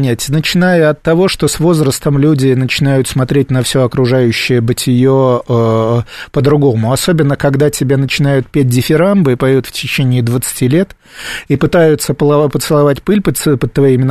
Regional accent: Russia; я сам не украинец, я русский

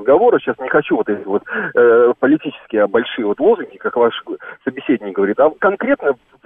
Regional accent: Russia; я не беларус, россиянин

